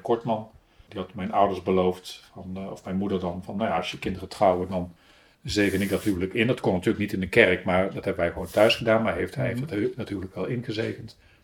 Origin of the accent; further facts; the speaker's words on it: Breda, North Brabant, Netherlands; born there; accent: Brabant; En na 30 jaar omzwervingen buiten Brabant weer terug in Brabant. Geboren in Breda.